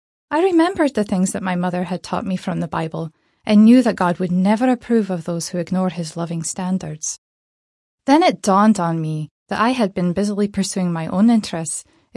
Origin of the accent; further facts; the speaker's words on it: Hardgate, Scotland, United Kingdom; I grew up in Hardgate, a small town just outside of Glasgow, Scotland.